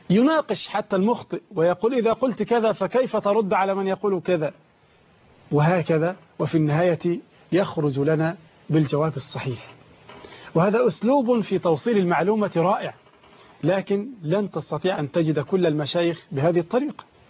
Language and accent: Arabic; Egypt; عندنا في مصر